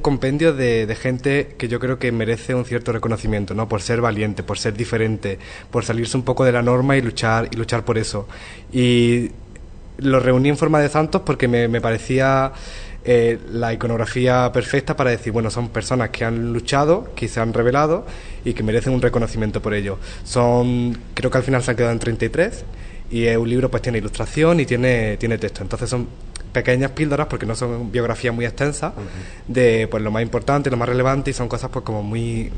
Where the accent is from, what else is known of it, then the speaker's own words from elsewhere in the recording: Priego, Spain; moved away as an adult; now in Madrid, Spain; Yo soy de aquí de Priego y hasta los 18 estuve viviendo aquí. Luego, como la mayoría de la gente, fui a la universidad y desde hace 2 años vivo en Madrid.